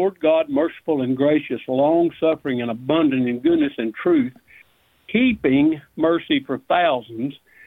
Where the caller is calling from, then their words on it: Connelly Springs, North Carolina, United States; from Conley Springs, North Carolina.